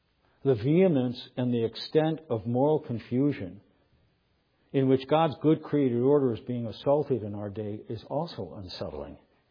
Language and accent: English; Cleveland, Ohio, United States; I grew up in Cleveland in the 70s. Cuyahoga River caught on fire.